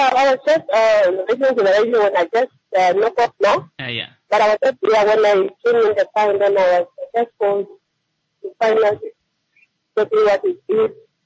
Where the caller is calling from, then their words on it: Windhoek, Khomas, Namibia; I'm calling from Windhoek.